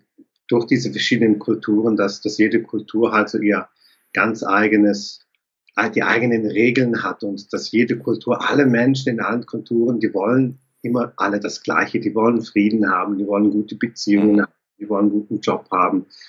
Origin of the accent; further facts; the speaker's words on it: Münsterlingen, Thurgau, Switzerland; born there; Ich bin in Münsterlingen geboren, am Bodensee.